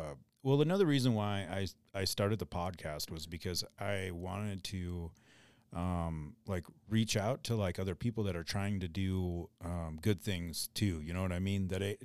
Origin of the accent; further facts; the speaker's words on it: Mitchell, South Dakota, United States; now in Casper, United States; Yeah, that's where I originated from and migrated to Casper, Wyoming, I guess.